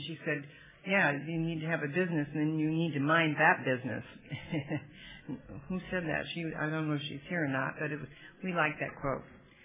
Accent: Chicago, Illinois, United States; born there; I was born in a family, you know, from Wisconsin. In Chicago, I was born in Chicago

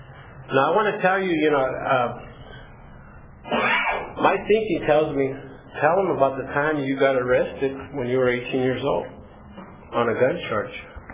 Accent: Sanger, California, United States; now in Visalia, United States; And I met this girl here in Visalia, and I'm from Sanger, and got married and moved to Visalia, you know

